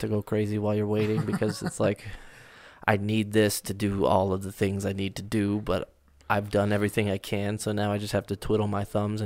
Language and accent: English; Lubbock, Texas, United States; So I grew up in Lubbock and was a cellist. And I started in 7th grade playing cello at Evans Middle School.